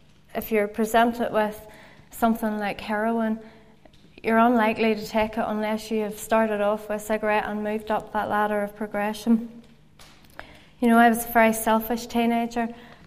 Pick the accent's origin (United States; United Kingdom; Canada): United Kingdom; Ballymena, Northern Ireland; I was born and brought up in Ballymena. I was the oldest of four children.